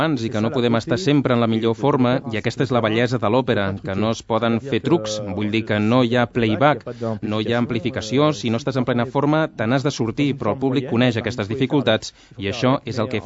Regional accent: Italy; Catalan is a second language; potser perquè també sóc italià i, clar, estem molt a la vora

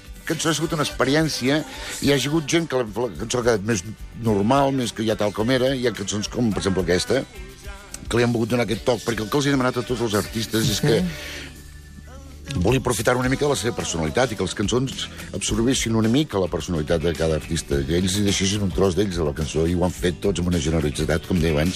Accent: Vic, Catalonia, Spain; les festes del meu barri de Vic, del Credur, doncs van venir … que tenia 6 o 7 anys.

